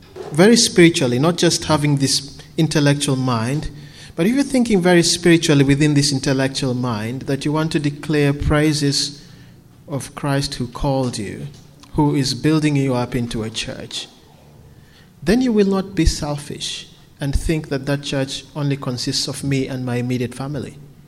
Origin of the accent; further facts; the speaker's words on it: Kenya; English is a second language; moved away as an adult; now in Australia; Yeah, I come from Kenya. I come from Africa.